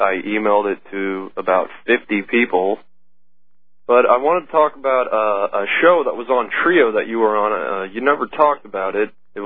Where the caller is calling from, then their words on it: Kansas City, Missouri, United States; Kansas City, Missouri.